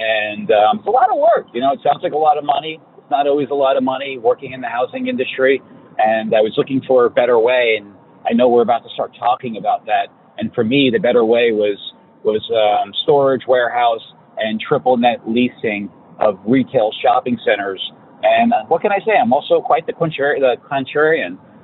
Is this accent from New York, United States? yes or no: yes; New York, United States; And I'm a New Yorker. I live in Texas.